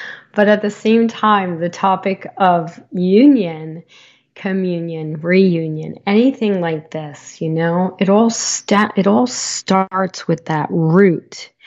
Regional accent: Northeast, United States; moved away; And so it really brings back some memories of growing up in the Northeast

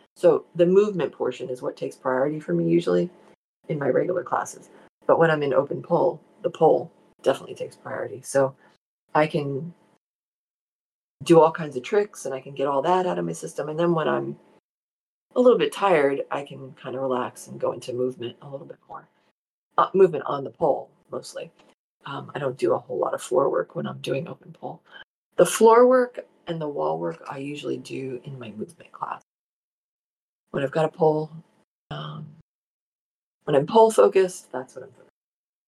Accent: New Jersey, United States; accent: Jersey; And yes, my Jersey accent is coming through this morning, loud and clear.

